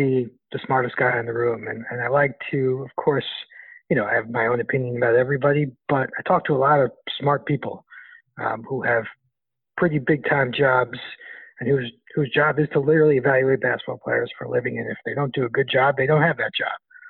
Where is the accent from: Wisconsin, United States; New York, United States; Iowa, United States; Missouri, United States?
New York, United States; I'm from New York, and I don't think I picked the Knicks.